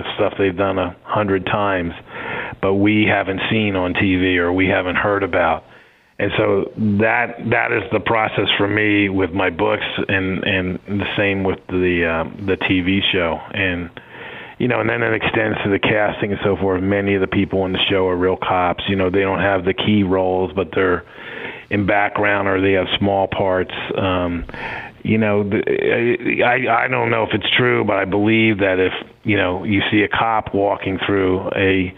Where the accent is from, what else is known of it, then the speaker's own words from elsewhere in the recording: Fort Lauderdale, Florida, United States; John D. McDonald wrote about Fort Lauderdale, where I grew up, and he was influential.